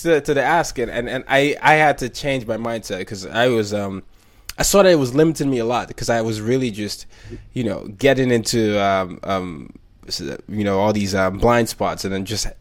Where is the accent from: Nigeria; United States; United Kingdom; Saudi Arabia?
Nigeria; even in Nigeria, we used to say that because I'm Nigerian